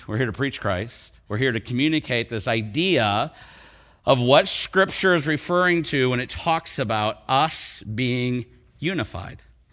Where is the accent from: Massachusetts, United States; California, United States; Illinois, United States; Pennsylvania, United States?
Illinois, United States; Rockford; I grew up in Rockford, Illinois. It's outside of Chicago.